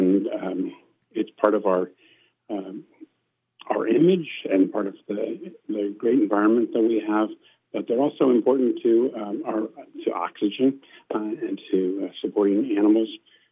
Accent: Washington, District of Columbia, United States; moved away as an adult; I grew up actually on the East Coast in Washington, D.C. I moved to Oregon in 2003.

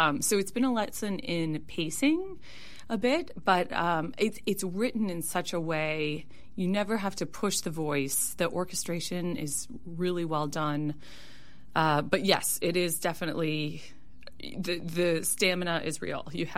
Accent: Anoka, Minnesota, United States; he saw that I was from Anoka in the program

